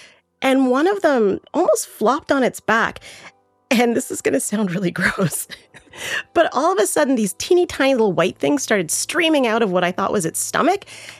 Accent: Canada; which was safer where I grew up, because I grew up in Canada. There's not really any venomous snakes where I lived.

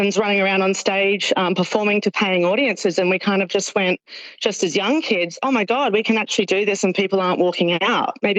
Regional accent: Townsville, Queensland, Australia; I grew up in Townsville, and that's a pretty big sports capital.

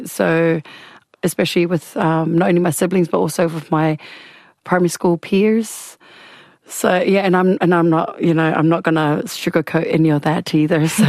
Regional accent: Samoa; I really, really enjoyed growing up in Samoa.

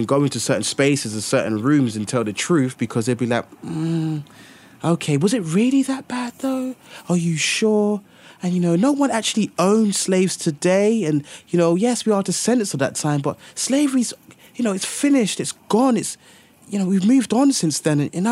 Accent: Brixton, London, United Kingdom; So my mother's from Barbados and my father's from Jamaica. So I grew up in South London, mm-hmm. In a place called Brixton. I spent most of my adolescent years there.

